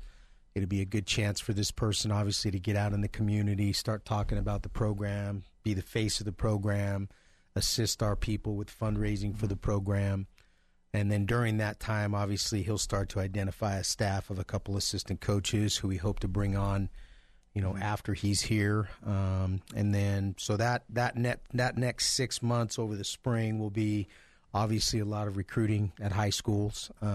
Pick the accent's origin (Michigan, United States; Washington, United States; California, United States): California, United States; Fresno; now in Boise, United States; Growing up in California, and I think it's going to be terrific here in Boise.